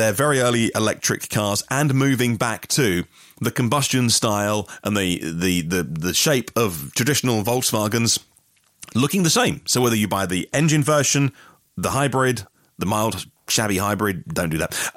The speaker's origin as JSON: {"language": "English", "town": "Great Yarmouth", "region": "East of England", "country": "United Kingdom", "lives_now": "Dorset, United Kingdom", "said": "because I come from East Anglia, Norfolk, Great Yarmouth, where I'm from."}